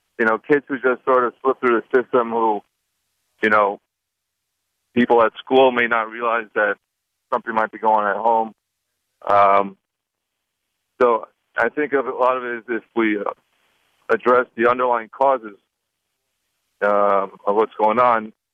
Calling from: Lloyd Harbor, New York, United States; Lloyd Harbor in New York.

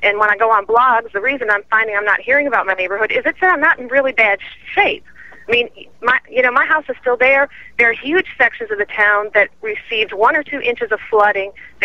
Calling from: Mequon, Wisconsin, United States; Actually, I'm in Mequon, Wisconsin.

